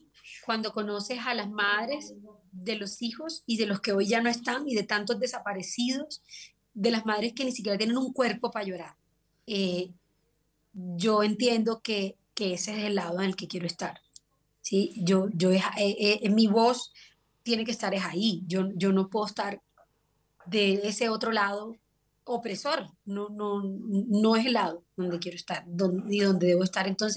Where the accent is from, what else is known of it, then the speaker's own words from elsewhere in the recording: Colombia; ese es mi deseo como colombiana